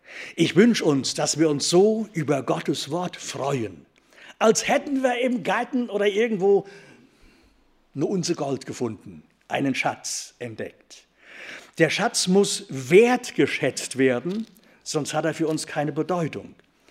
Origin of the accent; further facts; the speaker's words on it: Osthelden, North Rhine-Westphalia, Germany; Da zu Hause, wo ich herkomme, Osthelden, da steht in der Garage ein Trecker.